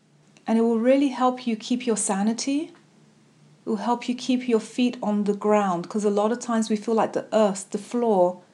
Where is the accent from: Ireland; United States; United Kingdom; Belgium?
United Kingdom; London; now in Unknown; That's really good, being from the outside, an immigrant, a double immigrant, because I'm from London and my family are from the Caribbean. Now I live here. Makes me a triple immigrant.